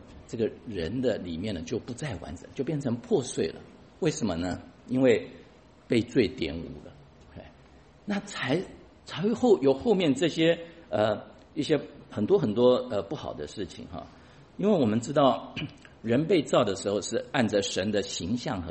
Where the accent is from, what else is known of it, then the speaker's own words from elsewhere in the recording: China; 他们不问你说吃过饭没有啊，像我们中国人。